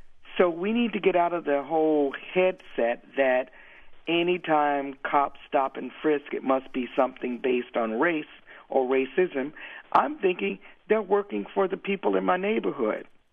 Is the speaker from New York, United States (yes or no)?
yes; New York, United States; and I am a New Yorker